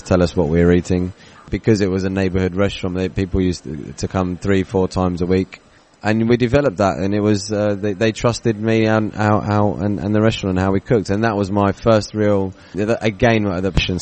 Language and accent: English; London, United Kingdom; So, yeah, my family come from a line of butchers. I spent a lot of my days growing up in Smithfield Market butcher's market